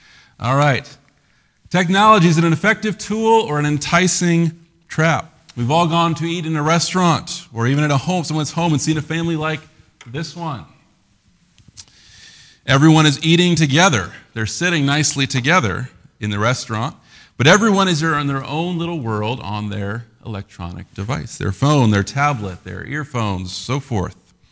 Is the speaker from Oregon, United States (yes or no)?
no; Des Moines, Iowa, United States; Now, I'm from Iowa. I grew up in Des Moines, Iowa.